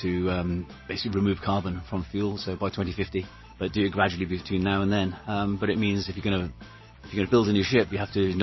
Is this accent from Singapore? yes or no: no; Wales, United Kingdom; I'm very proud of being Welsh.